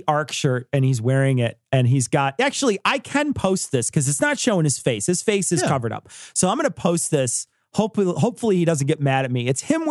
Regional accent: Australia; We came from Australia and I had several conversations with a lot of people

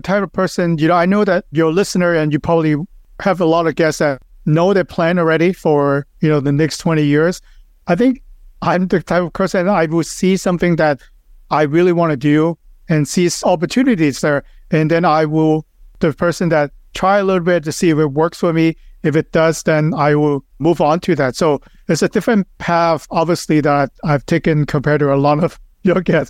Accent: Hong Kong; moved away as an adult; now in Los Angeles, United States; I was born and raised in Hong Kong, came to Los Angeles after high school

